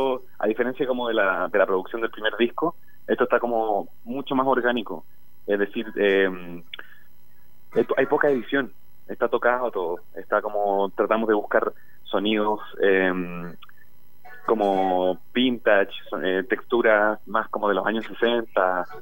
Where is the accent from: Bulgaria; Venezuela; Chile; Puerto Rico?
Chile; Temuco, Araucanía; yo soy del sur, soy de Temuco, y allá todavía las micros te entregan un boletito de esa calaña.